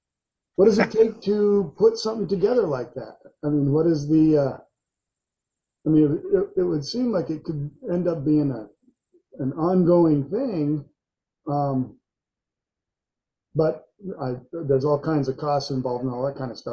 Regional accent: Washington, United States; I mean, I grew up skiing here in Washington, and not many other Indian kids up there.

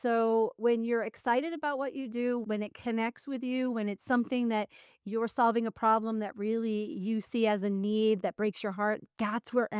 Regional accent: Pennsylvania, United States; I'm originally from Pennsylvania near Philadelphia. And our camp was in Maryland.

